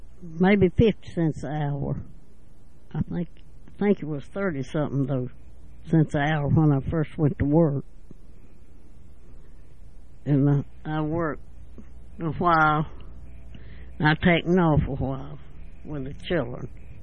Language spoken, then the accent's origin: English; Alabama, United States; Well, I was born in Cleburne County. I went to Hightower School. My daddy was a farmer, and I farmed till I was 18 years old.